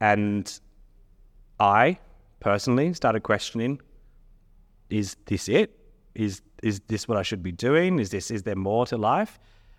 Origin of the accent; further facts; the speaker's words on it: Sydney, New South Wales, Australia; I'm from Sydney, and I married a wonderful Scottish man, and he's lived in Australia for the last 10 years that we've been together